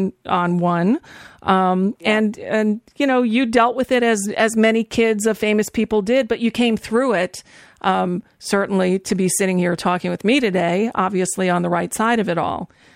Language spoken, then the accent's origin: English; Florida, United States; also born or lived in Los Angeles; I grew up in South Florida. You were in Los Angeles